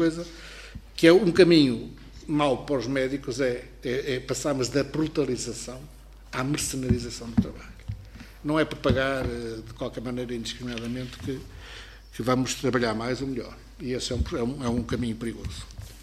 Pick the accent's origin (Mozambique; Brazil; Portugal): Portugal; Matosinhos, Norte; born there; a ULS de Matosinhos é um espaço, onde eu nasci, é um espaço urbano